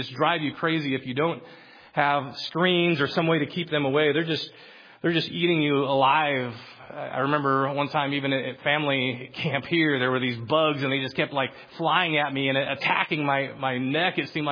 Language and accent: English; Philippines; But in the land that I grew up in the Philippines, insects swarm.